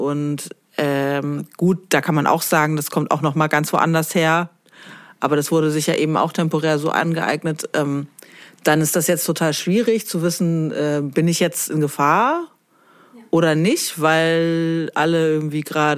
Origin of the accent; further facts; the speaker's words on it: East Germany, Germany; in meiner Heimatstadt in Ostdeutschland